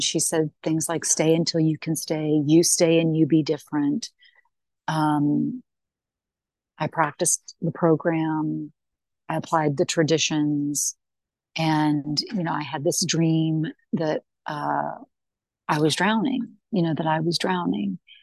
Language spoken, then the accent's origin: English; United States; he is Scottish, and I'm American